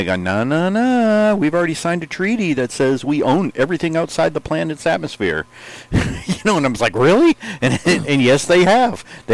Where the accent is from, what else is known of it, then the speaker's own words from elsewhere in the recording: New England, United States; You know, I come from New England originally